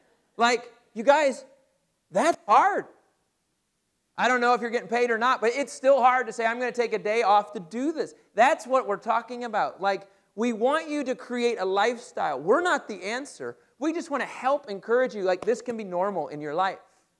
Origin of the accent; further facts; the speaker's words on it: Middlebury, Indiana, United States; graduated with a business degree in small town Middlebury. 90% of the RVs in the country are made in my hometown.